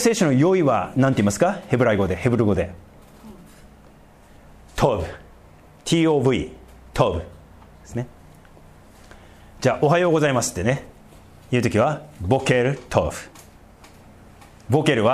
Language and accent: Japanese; Tohoku, Japan; now in Tokyo, Japan; ずっと東京に暮らしてますね。東北出身ですけど、大学以降はあとも海外結構行ってるからね、住んでるからなんですけど、基本東京です。